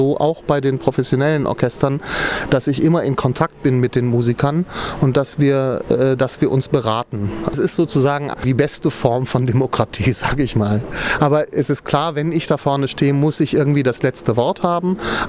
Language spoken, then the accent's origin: German; North Rhine-Westphalia, Germany; Ich komme aus dem Ruhrgebiet